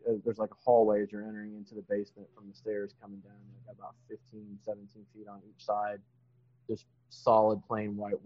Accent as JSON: {"language": "English", "region": "Florida", "country": "United States", "tie": "born or raised there", "lives_now": "North Carolina, United States", "said": "I grew up in Florida, but I have a buddy, so we grew up together playing Battletech and whatever. And as crazy as it is, we both ended up here in North Carolina"}